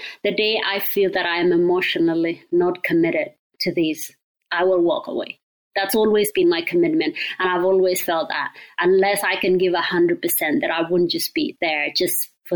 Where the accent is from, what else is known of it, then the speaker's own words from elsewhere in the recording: Kenya; I grew up in Kenya